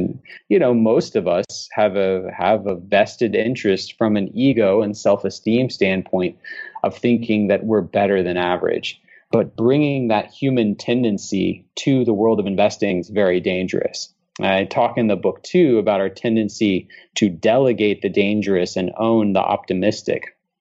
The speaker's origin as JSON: {"language": "English", "region": "Alabama", "country": "United States", "said": "And then, you know, I'm from Alabama, so we'll use an Alabama football one."}